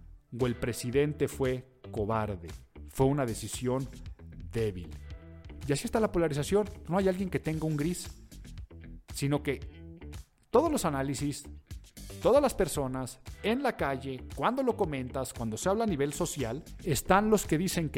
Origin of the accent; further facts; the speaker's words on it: Mexico; yo mientras en España viajaba en un taxi, por ejemplo, y ¿de dónde eres? Ah, mexicano.